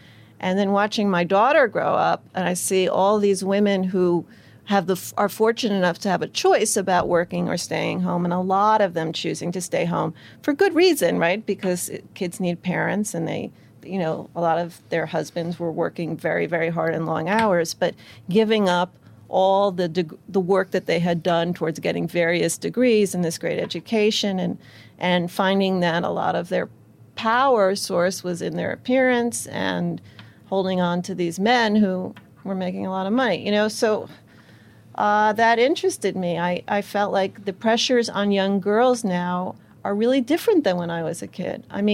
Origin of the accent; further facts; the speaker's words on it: New York City, New York, United States; And growing up in New York, I grew up here, being here for 9/11